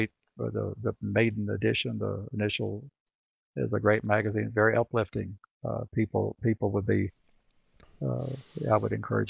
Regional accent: Georgia, United States; I grew up in the South in your state of Georgia

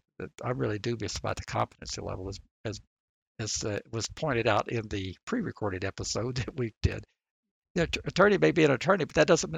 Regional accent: the South, United States; Now, I can tell you as a Southerner, you come in and start talking about Philadelphia.

